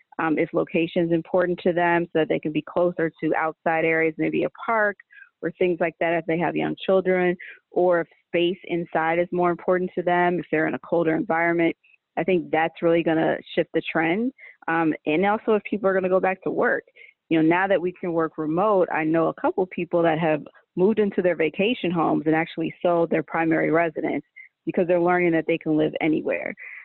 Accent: Chicago, Illinois, United States; also born or lived in Seattle; But born and raised in Chicago, lived here majority of my life. I did spend 5 years in Seattle, Washington.

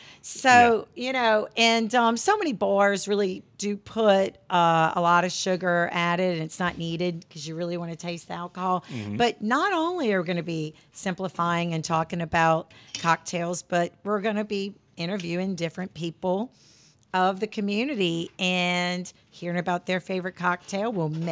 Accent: Louisiana, United States; Growing up in St. Charles Parish, you know, I mean, it was always family get-togethers.

